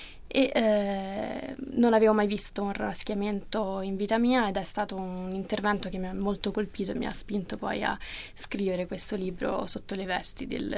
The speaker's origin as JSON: {"language": "Italian", "town": "Rome", "region": "Lazio", "country": "Italy", "tie": "born or raised there", "said": "sono per metà inglese, scozzese anzi, e quindi Roma sì, è la città che mi ha dato la nascita e che mi ha, nella quale sono vissuta per la maggior parte della mia vita, e è una città alla quale mi piace molto ritornare."}